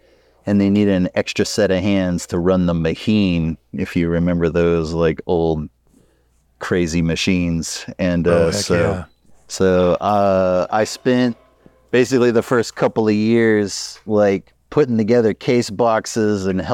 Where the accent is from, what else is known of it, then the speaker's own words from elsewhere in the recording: Lafayette, Louisiana, United States; And then I'm from Lafayette, Louisiana, and I moved back here, and it was like 2009, 2010